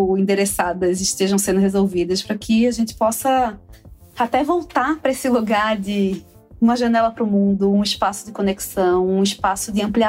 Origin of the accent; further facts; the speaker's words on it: Recife, Pernambuco, Brazil; Eu sou de Recife e é uma cidade maravilhosa que eu amo.